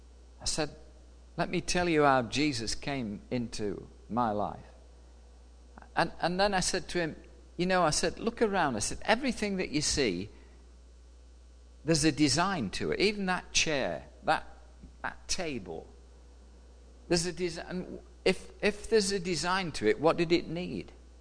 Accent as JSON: {"language": "English", "country": "United Kingdom", "lives_now": "United States", "said": "So he says, \"Where are you from?\" And I always say Frankfurt. No. Originally, so I said, \"Okay, I'm from the UK.\""}